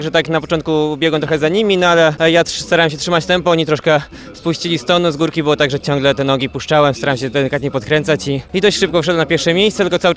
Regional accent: Lubin, Lower Silesian Voivodeship, Poland; Pochodzę z Lubina.

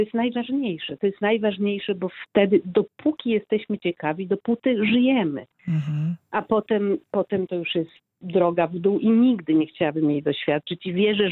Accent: Warsaw, Masovian Voivodeship, Poland; ale jednak jestem z Warszawy i Warszawa jest moim miejscem na świecie.

